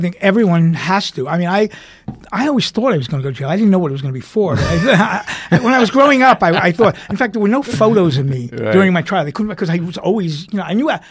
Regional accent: Queens, New York, United States; I grew up a nerd in Queens

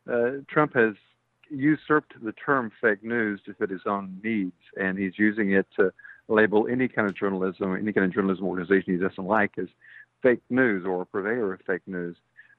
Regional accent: Tennessee, United States; We're already seeing that in my home state of Tennessee.

